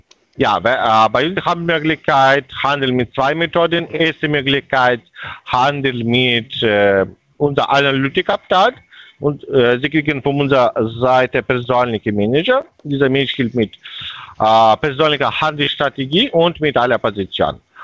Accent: Bulgaria; German is a second language; ja, ich komme aus Bulgarien. Wo ist das Problem?

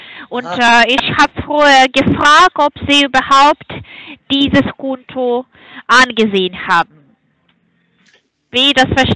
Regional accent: Hungary; German is a second language; Ich komme aus Ungarn.

